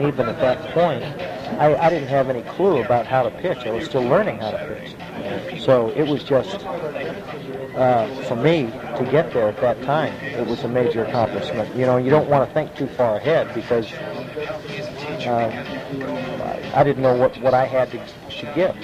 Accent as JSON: {"language": "English", "region": "California", "country": "United States", "tie": "born or raised there", "said": "I grew up in Southern California, so I'm thinking mules and horses and cows and stuff like that."}